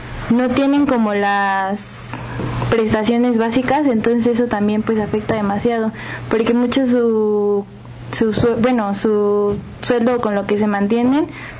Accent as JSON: {"language": "Spanish", "country": "Mexico", "said": "nosotros como mexicanos lo solemos gastar aproximadamente el del 40 al 45% pagando deudas"}